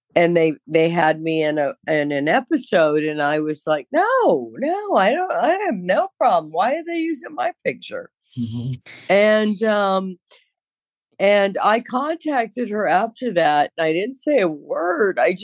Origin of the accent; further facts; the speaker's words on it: New York, United States; Because I'm a New Yorker, too.